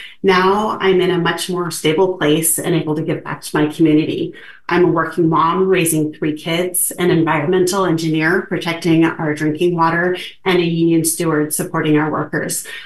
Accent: Portland, Oregon, United States; I grew up in Portland, the oldest of 6 kids.

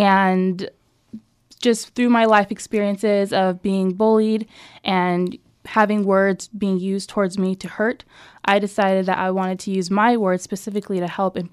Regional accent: Haiti; now in United States; But I am originally from Haiti. I was adopted and have been here in the U.S. since then.

